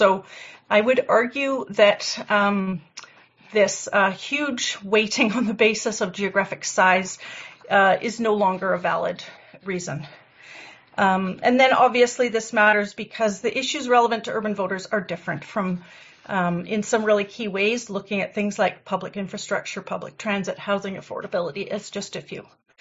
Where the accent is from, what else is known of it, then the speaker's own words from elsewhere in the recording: Surrey, British Columbia, Canada; also born or lived in Vancouver; now in New Westminster, Canada; I'm a resident of New Westminster in the Sapperton neighborhood. I was raised in Surrey and I lived in Vancouver before moving to New Westminster about 12 years ago.